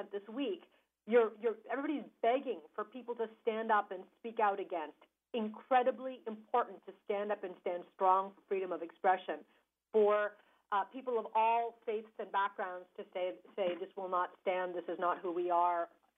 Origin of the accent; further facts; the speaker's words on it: United States; I'm coming to this as an American who had the honor of serving my country for more than a decade on these issues